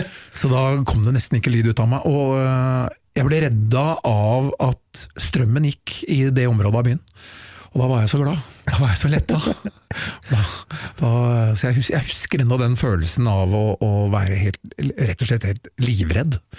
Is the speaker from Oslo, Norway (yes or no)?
yes; Oslo, Norway; Jeg jo byslamp, født og oppvokst i Oslo sentrum